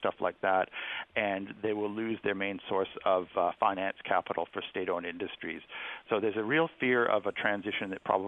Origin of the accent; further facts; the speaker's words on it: Toronto, Ontario, Canada; I was visiting Toronto, my hometown